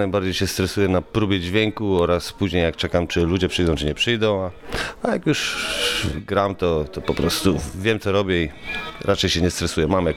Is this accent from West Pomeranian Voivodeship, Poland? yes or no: yes; Świnoujście, West Pomeranian Voivodeship, Poland; now in Poznań, Poland; Jak wyjechałem ze Świnoujścia do Poznania, szukałem muzyków.